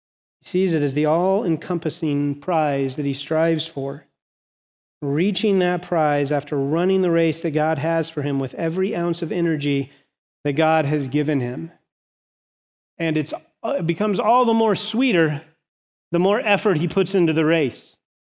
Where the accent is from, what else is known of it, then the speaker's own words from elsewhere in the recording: LaSalle, United States; you can tell I grew up in LaSalle and where my temptations lie, right?